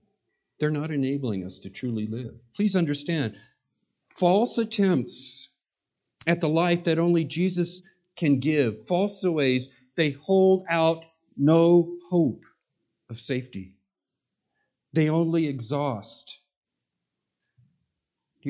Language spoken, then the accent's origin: English; California, United States; is the legalization of recreational marijuana from my home state, California.